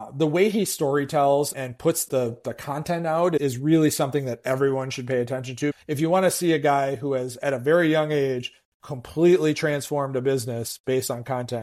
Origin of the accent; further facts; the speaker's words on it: Madison, Wisconsin, United States; I'm going to say my hometown, Madison, Wisconsin.